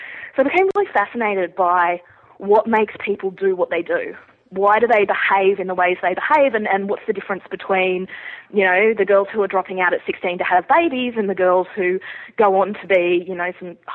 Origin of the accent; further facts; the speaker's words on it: Sydney, New South Wales, Australia; We grew up in Narrabeen in Sydney's northern beaches area, which sounds really nice, but if you know anything about that area, you know that Narrabeen's like, you know, the Bogan area of the nicer area.